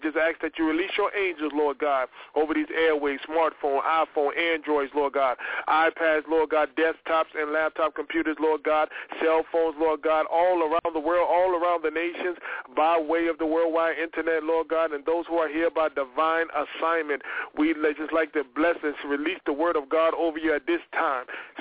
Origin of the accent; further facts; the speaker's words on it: Boston, Massachusetts, United States; he's coming by way of Boston, Massachusetts, my hometown, amen.